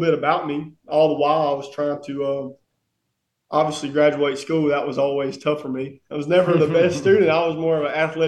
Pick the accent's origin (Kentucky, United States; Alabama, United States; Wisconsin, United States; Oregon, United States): Alabama, United States; Auburn; I grew up in Auburn, at went to Auburn City Schools till ninth grade